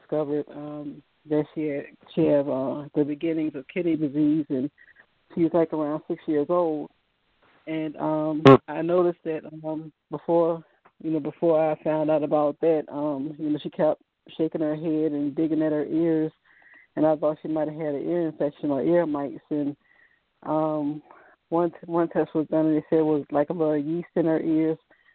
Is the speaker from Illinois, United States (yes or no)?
no; Virginia, United States; it's spelled with a V like in Virginia, and I'm from Virginia.